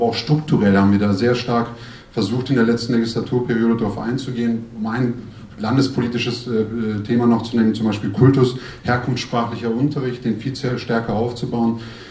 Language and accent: German; Goslar, Lower Saxony, Germany; born there; now in Hanover, Germany; Ich komme gebürtig aus Goslar, aus dem schönen Harz und wohne seit 2001 in Hannover.